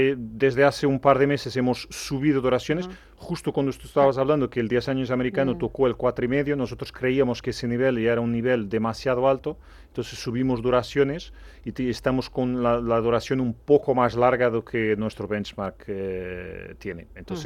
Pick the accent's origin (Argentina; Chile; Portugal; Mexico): Portugal; Lisbon; Spanish is a second language; now in Spain; Soy de Lisboa.